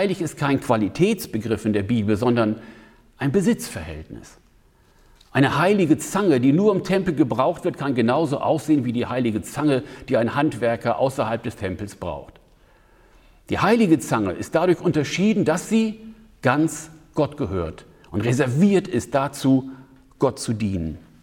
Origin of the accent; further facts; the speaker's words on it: Germany; Ich bin auf dem Land aufgewachsen, in der Nähe von Bremen. Bei uns fuhr nur der Schulbus, so zweimal am Tag.